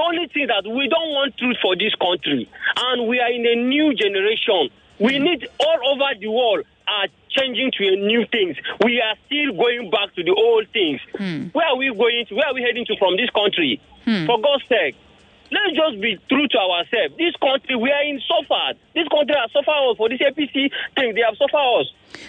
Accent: Chibok, Borno, Nigeria; I'm from North.

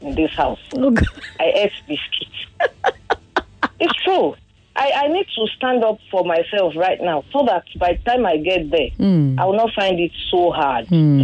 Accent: Ikorodu, Lagos, Nigeria; from Ikorodu.

